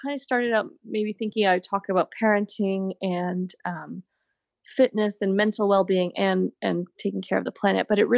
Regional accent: Ancaster, Ontario, Canada; I was born in Hamilton, Ontario, and I grew up just outside of Hamilton in a little town called Ancaster.

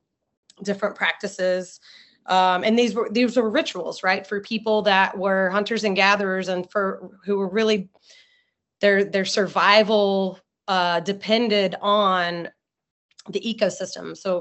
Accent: New Orleans, Louisiana, United States; I grew up in the New Orleans area, so I had a lot of spiritual practices that I saw as a kid.

